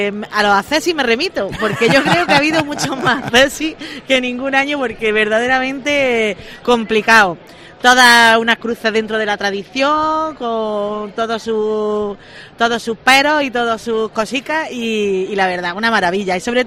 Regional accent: Granada, Andalusia, Spain; como una granadina más me tiré a la calle y visité las cruces

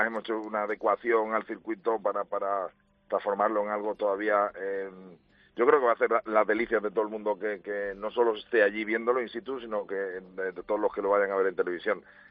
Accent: Spain; las dos fundadores que somos españoles

